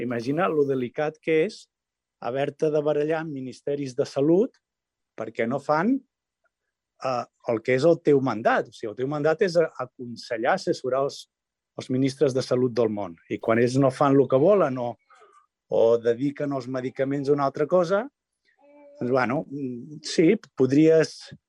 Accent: Barcelona, Catalonia, Spain; he estudiat a l'Autònoma i vinc de Barcelona

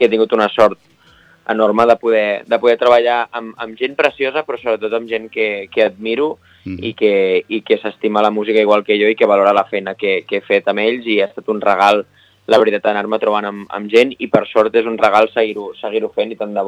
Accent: Vidreres, Catalonia, Spain; Jo soc de Vidreres, però la meva mare i la meva àvia són de Castellfollit de la Roca, i podríem dir bàsicament que la Garrotxa és la meva segona casa, on he passat tots els estius, molts caps de setmana

